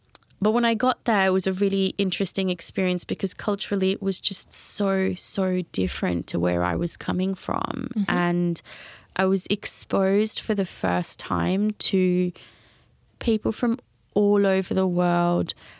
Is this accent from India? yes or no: yes; India; born there; So I was born in India and I lost my dad